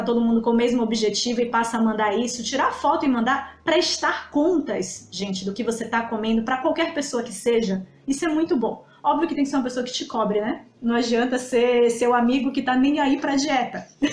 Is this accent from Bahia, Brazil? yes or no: yes; Salvador, Bahia, Brazil; now in São Paulo, Brazil; Assim que eu cheguei em São Paulo, eu sou de Salvador, tá certo? Eu sou baiana. Então, assim, eu tenho todo o estilo baiano de ser.